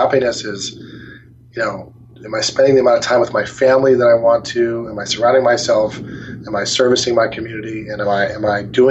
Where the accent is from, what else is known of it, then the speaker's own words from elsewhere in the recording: Midwest, United States; I was raised in the Midwest